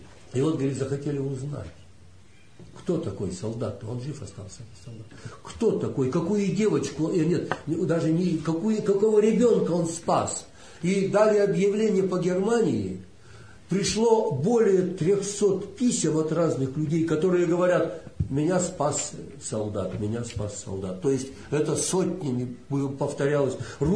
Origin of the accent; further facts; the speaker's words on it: Belarus; Мы были белорусы, да мы были всегда братьями.